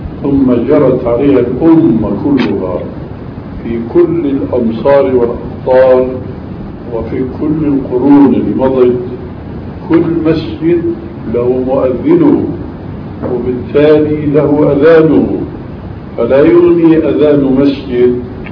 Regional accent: Damascus, Damascus Governorate, Syria; فهم رجل في الأخير أن صلاته كما يقول عندنا في دمشق فشل يعني ما هي صحيحة

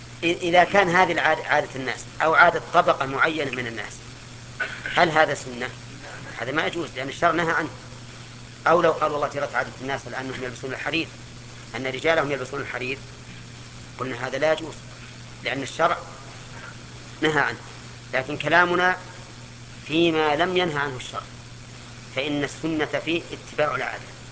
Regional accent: Najd, Saudi Arabia; ونحن من أهل نجد

